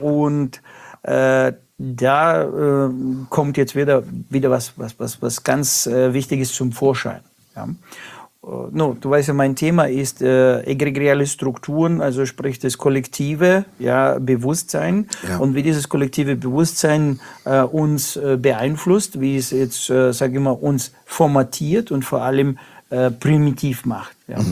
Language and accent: German; Russia; ich komme ja aus Russland, also da gab es mal Telefonzellen